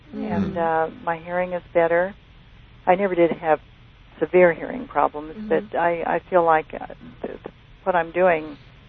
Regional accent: Arizona, United States; We're from Arizona.

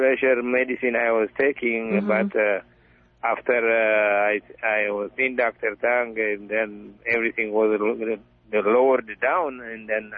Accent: Ethiopia; I am from Ethiopia.

